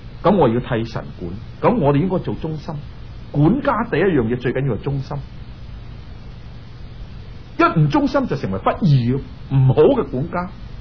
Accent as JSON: {"language": "Cantonese", "region": "Guangdong", "country": "China", "said": "我哋广东人话佢大卖大包，"}